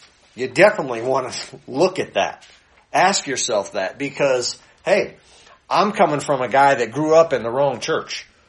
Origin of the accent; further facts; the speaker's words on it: New Hampshire, United States; I grew up in New Hampshire. It's all Catholic up there.